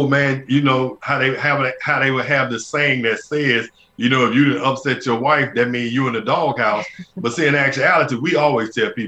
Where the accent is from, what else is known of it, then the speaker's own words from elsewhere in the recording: Birmingham, Alabama, United States; Like I tell everybody, I grew up in Birmingham, Alabama.